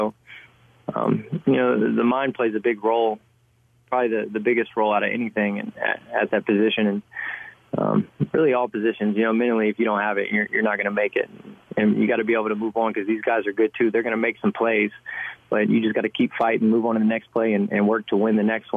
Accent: Texas, United States; You know, growing up in Texas is one of the most fun times of my life.

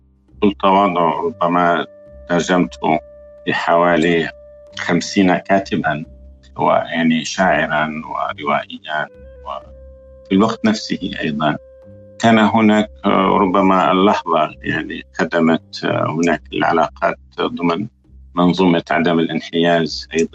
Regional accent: Damascus, Damascus Governorate, Syria; ومعظم العائلة بقيت في كوسوفو في يوغوسلافيا السابقة. يعني هذا الحضور المتوزع يعني كان أفراد العائلة يأتون عندنا في دمشق

